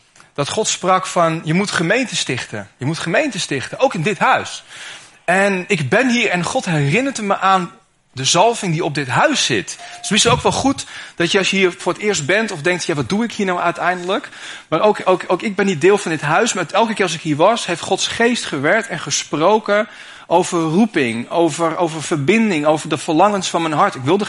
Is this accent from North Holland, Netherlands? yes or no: yes; Zaandam, North Holland, Netherlands; Ik ben opgegroeid in Zaandam. En ik liep er heel vaak langs in mijn puberjaren.